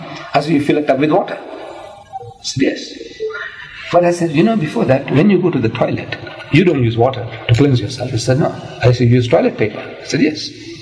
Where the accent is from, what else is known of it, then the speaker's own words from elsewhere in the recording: India; English is a second language; moved away; So I come from India, I was born in India, primitive village place.